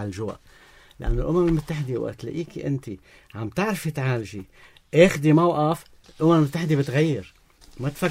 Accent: Lebanon; من قبلنا كلبنانيين

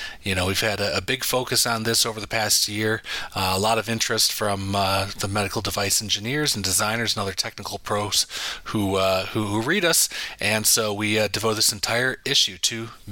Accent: Midwest, United States; You know, growing up in the Midwest, I always used to see tons of thunderstorms

